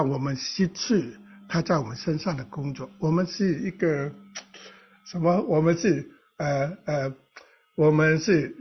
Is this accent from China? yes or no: yes; China; 我们中国的孩子很多都是爸爸妈妈说叫伯伯，叫爷爷，都是唯唯诺诺的。所以我们是在这种打压的环境长大的